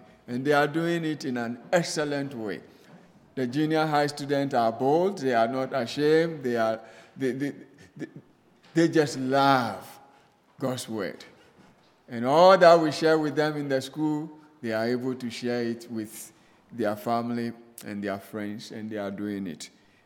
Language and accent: English; Ghana; from Ghana, West Africa, and this is my family.